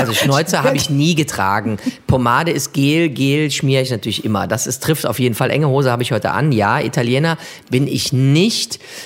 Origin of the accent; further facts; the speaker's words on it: Porz, North Rhine-Westphalia, Germany; Und ich sage, ich bin Porzer, wenn mich jemand fragt, nicht Kölner.